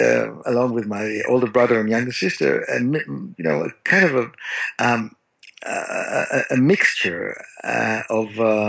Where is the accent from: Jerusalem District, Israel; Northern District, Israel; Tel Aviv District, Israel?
Tel Aviv District, Israel; Tel Aviv; My parents are very Israeli. I grew up in Tel Aviv, very Israeli kind of mixed couple, where my mother's family fled Warsaw in 39 after the Nazi invasion